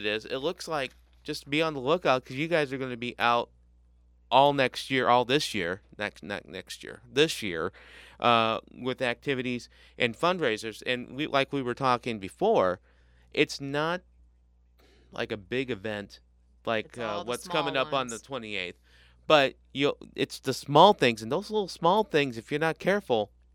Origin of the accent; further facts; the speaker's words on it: Staunton, United States; but I'm originally from Staunton.